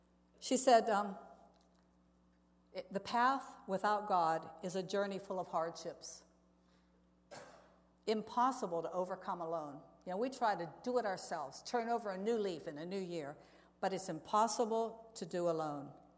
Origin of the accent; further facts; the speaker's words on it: Pennsylvania, United States; Now, I was brought up in Western Pennsylvania. We didn't go do mixed bathing.